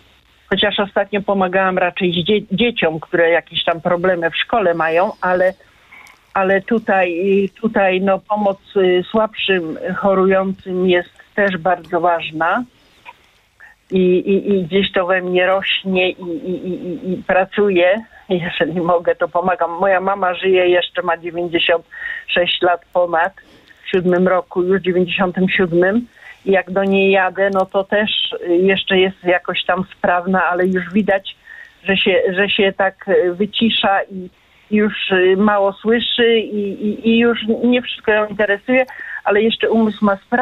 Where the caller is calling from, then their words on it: Międzyrzecz, Lubusz Voivodeship, Poland; z Międzyrzecza.